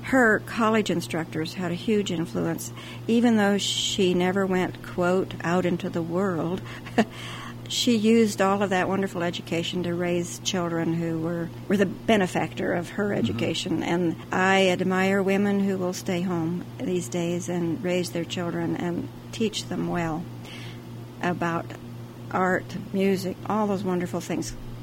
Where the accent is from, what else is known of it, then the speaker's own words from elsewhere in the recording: Casper, Wyoming, United States; also born or lived in Kemmerer / Laramie; I'm a little ashamed, being a Wyoming girl all my life. Born in Kemmer. I was born in Kemmer, raised in Casper, university in Laramie.